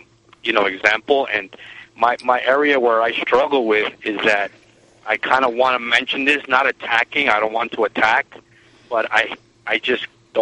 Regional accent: Manhattan, New York, United States; In Manhattan.

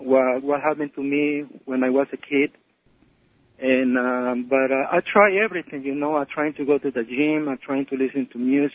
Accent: Peru; English is a second language; Yes, I am from Peru.

